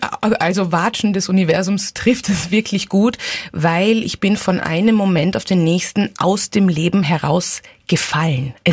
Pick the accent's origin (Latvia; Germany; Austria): Austria; also born or lived in Hong Kong; besonders Hongkong war ja für mich mein Zuhause. Also ich bin Österreicherin, aber erinnern kann ich mich an Hongkong als mein erstes Zuhause.